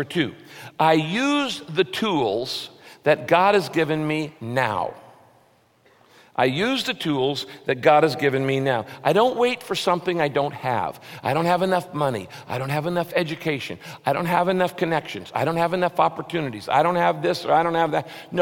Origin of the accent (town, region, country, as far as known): California, United States; also born or lived in Texas